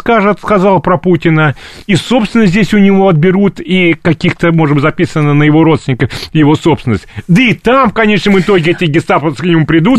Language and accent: Russian; Lyubertsy, Moscow Oblast, Russia; Я сама из Люберца, сама понимаю это, да.